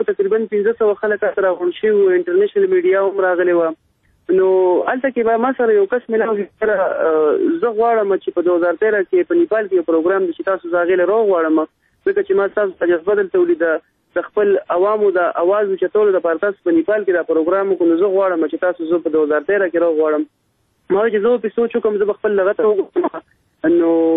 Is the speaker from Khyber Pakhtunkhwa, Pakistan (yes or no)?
yes; Mardan, Khyber Pakhtunkhwa, Pakistan; زه د مردان سیمه سره تعلق لرم او موږ پښتانه یو